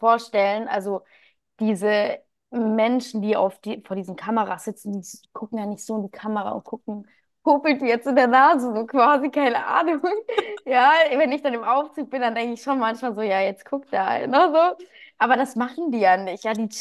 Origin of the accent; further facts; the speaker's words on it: Frankfurt, Hesse, Germany; Und ich komme ja aus Frankfurt. Jetzt ist Frankfurt natürlich nicht die sicherste Stadt, aber ich sage jetzt mal, Sossenheim ist ja so ein bisschen außerhalb, also es ist jetzt nicht direkt Innenstadt. Und ich bin da aufgewachsen.